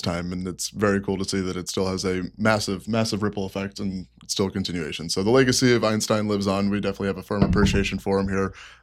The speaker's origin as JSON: {"language": "English", "town": "Peoria", "region": "Illinois", "country": "United States", "said": "I'm from Peoria, so your local Peorian solar representative."}